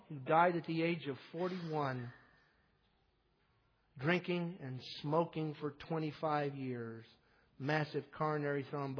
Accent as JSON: {"language": "English", "region": "South Carolina", "country": "United States", "tie": "born or raised there", "said": "I grew up in South Carolina and I never once saw my parents ever go to church one time in my life."}